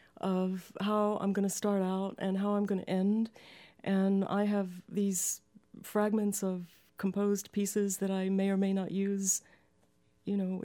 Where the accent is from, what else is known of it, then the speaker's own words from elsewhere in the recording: Philadelphia, Pennsylvania, United States; also born or lived in Baltimore; Well, I grew up in Philadelphia and Baltimore.